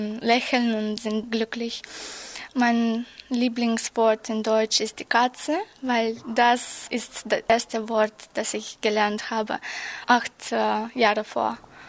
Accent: Moldova; German is a second language; Ich komme aus der Republik Moldau und ich bin 1998 geboren.

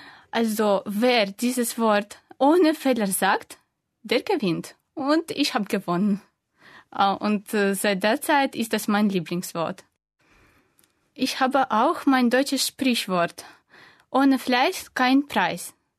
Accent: Tashkent, Uzbekistan; German is a second language; now in Germany; Ich komme aus der Hauptstadt des Usbekistans. Ich bin im Jahre 1998 geboren. Ich lerne Deutsch

